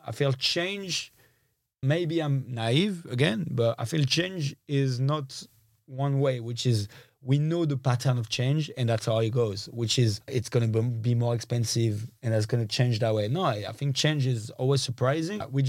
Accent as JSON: {"language": "English", "region": "London", "country": "United Kingdom", "said": "So I am a Londoner. And I feel like I am a Londoner."}